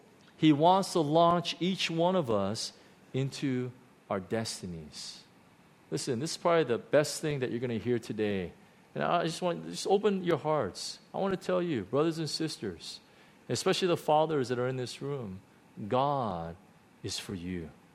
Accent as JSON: {"language": "English", "country": "United States", "tie": "born or raised there", "said": "growing up in the States, I was told that I was weak because I was Korean, you know, my whole life. I was told because I was Asian that I wasn't good enough"}